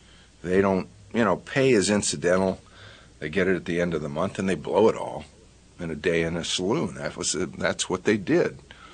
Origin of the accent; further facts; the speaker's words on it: Texas, United States; And just so you know, I grew up in Texas. And I've always wanted to be in a big Western